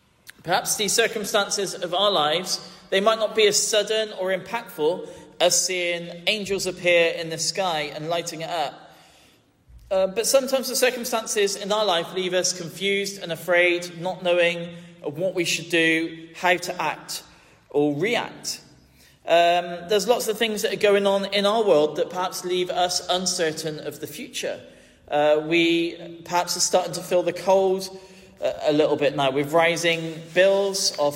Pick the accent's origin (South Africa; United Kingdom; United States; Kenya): United Kingdom; Gloucester, South West England; now in Plymouth, United Kingdom; my hometown of Gloucester. Gloucester sits a little bit more in the valley. Where I live on the edge of Plymouth